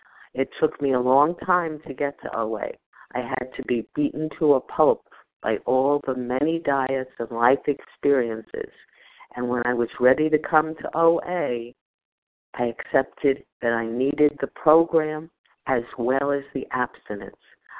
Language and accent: English; New Jersey, United States; And I am from New Jersey and a grateful recovering compulsive overeater.